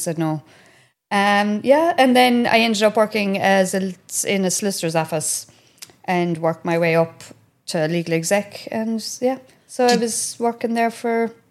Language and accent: English; Castle Island, Munster, Ireland; Had a brilliant childhood. Loved growing up in Castle Island. Just pure innocence.